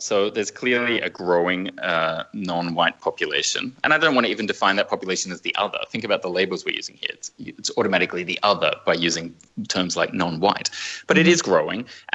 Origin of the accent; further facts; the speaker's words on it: Australia; And I'm from Australia, so I take skin cancer very seriously.